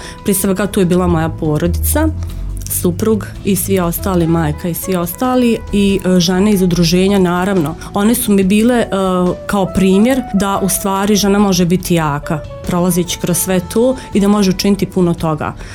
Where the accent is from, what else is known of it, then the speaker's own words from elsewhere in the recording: Zenica, Zenica-Doboj Canton, Bosnia & Herzegovina; rođena sam Zeničanka, odrasla sam u Zenci. Završila sam osnovnu školu tu na Mokušnicama. Završila sam srednju medicinsku školu, zdravstveni fakultet u Zenici